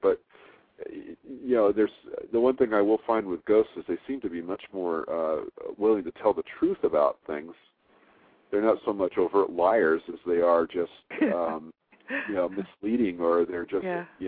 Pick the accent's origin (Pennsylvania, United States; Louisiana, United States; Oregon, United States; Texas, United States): Texas, United States; El Paso; I was born in El Paso, Texas, and on in Fort Bliss, Army base there.